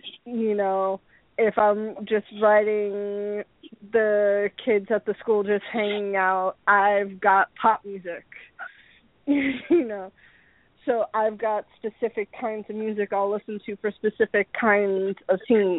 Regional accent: Brooklyn, New York, United States; at one point in the apartment that I lived in with my parents growing up in Brooklyn, it was me, my younger brother, one of my older brothers, three of my cousins, and my parents.

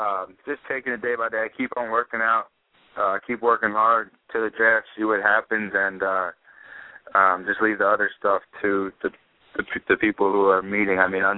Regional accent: Philadelphia, Pennsylvania, United States; Growing up in Philly, my whole family's in the Philadelphia area.

